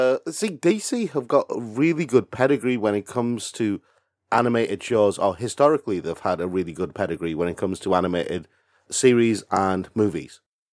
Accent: United Kingdom; I'm British.

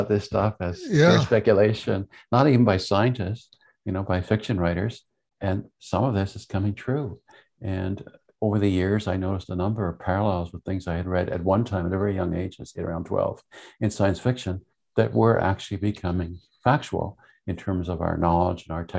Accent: Montreal, Quebec, Canada; also born or lived in Vermont; I grew up in Montreal.

